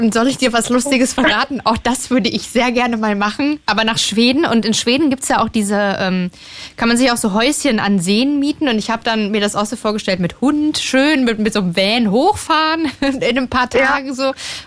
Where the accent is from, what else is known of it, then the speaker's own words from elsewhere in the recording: Hesse, Germany; Also ich bin in Hessen aufgewachsen und da hatten wir halt so 3 poplige Baggerseen und die waren auch nicht schön.